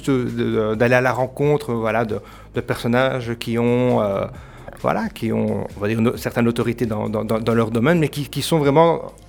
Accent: Charleroi, Wallonia, Belgium; nous, en tant que Carolo

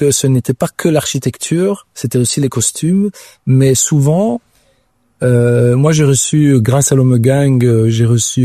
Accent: Italy; now in Belgium; En tant qu'Italien, et j'ai vécu quand même 20 ans en Italie

